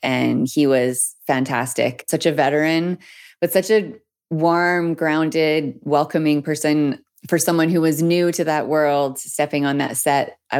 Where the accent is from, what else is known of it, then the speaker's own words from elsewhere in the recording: Peace River, Alberta, Canada; I'm from Peace River, Alberta. Born and raised, I'm a member of the Métis Nation of Alberta, Region 6, which is the Peace River area.